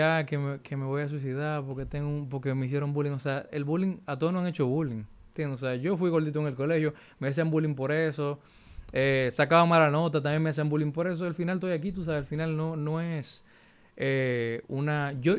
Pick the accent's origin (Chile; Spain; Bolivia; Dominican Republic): Dominican Republic; Tú sabes, yo soy dominicano, viejo, entonces, me ha pasado dos veces.